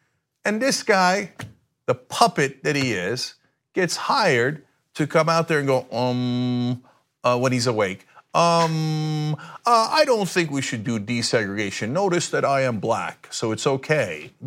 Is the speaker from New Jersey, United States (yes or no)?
yes; East Brunswick, New Jersey, United States; I remember we had affordable housing in East Brunswick, the suburb that I grew up in New Jersey.